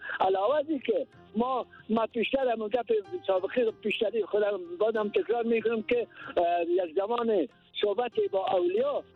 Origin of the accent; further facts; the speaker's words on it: Ghazni, Afghanistan; به خاطر از اینکه من از غزنی هستم